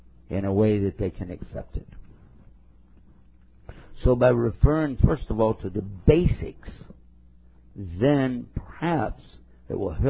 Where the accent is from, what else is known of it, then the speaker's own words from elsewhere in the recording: Texas, United States; my fellow countryman from my home state of Texas